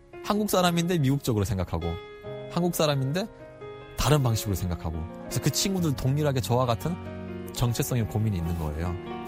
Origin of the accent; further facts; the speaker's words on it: North Korea; born there; 저는 북한에서 태어난 걸 정말 후회했어요.